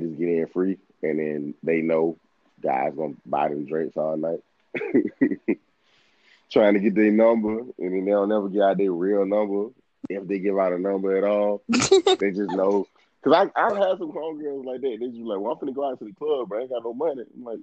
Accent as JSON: {"language": "English", "region": "Southern United States", "country": "United States", "said": "I'm from the South, so this one thing I'm willing to budge on."}